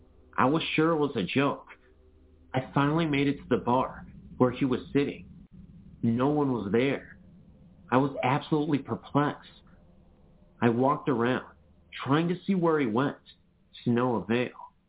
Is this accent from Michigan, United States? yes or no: yes; Michigan, United States; I've moved back to my hometown in Michigan after being away for many years.